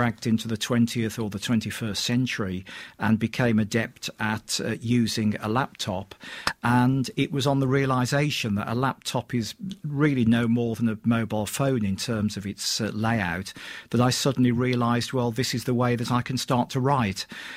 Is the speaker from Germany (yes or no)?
no; Birmingham, West Midlands, United Kingdom; born there; technically I'm a Brummie myself, having been born in the Dudley Road Hospital.